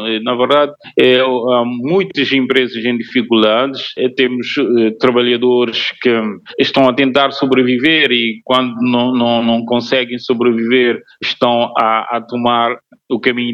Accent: Cape Verde; first language Cape Verdean Creole; Portuguese is a second language; Vais a Lisboa, falas bastante crioulo, que é a nossa língua materna, né?

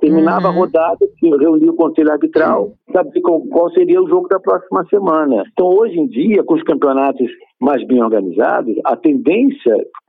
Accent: Brazil; Nós todos somos brasileiros, que isso, né?

